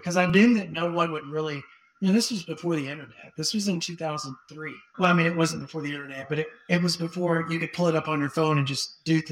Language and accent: English; Monticello, Arkansas, United States; She's standing there, and I'm from Monticello, Arkansas.